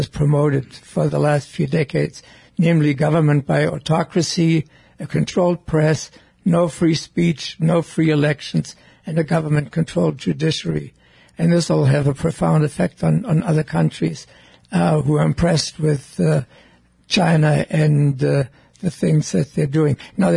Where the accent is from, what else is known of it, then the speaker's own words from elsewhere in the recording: Germany; We remade Germany, my home country, and Japan from authoritarian regimes into what are now exemplary democracy.